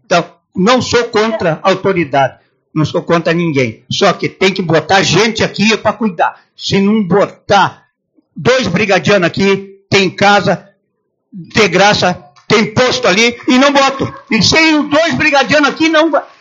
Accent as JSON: {"language": "Portuguese", "town": "Santo Ângelo", "region": "Rio Grande do Sul", "country": "Brazil", "said": "eu sou de Santo Anjo."}